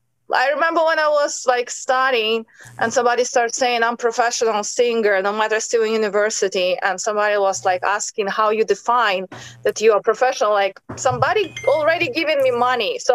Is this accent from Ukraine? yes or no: yes; Ukraine; English is a second language; moved away as an adult; also born or lived in United States / China; now in Spain; was born in Ukraine and raised, and maybe I was like 22. I started traveling as a singer on contract base. So in some moment I met my husband and I moved to US.